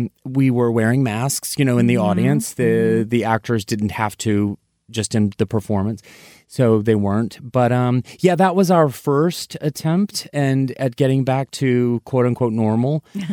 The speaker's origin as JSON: {"language": "English", "town": "Benson", "region": "North Carolina", "country": "United States", "tie": "born or raised there", "said": "As a teenager, I grew up in Benson, so in the greater Raleigh area."}